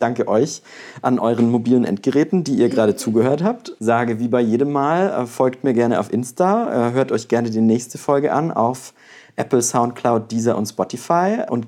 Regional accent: Bavaria, Germany; ich komme ja aus dem Kaff aus Bayern.

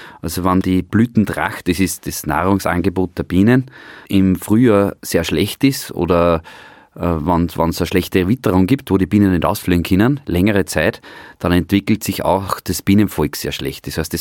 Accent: Oberndorf bei Schwanenstadt, Upper Austria, Austria; Ich komme aus Oberndorf bei Schwanenstadt

